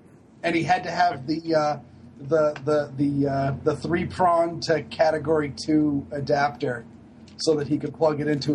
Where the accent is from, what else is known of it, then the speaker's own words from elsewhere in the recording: Maine, United States; To be fair, I'm from Maine, so therefore a lot of things that happened, you know, that happened when Alan was a teenager were still current when I was a young man in Maine.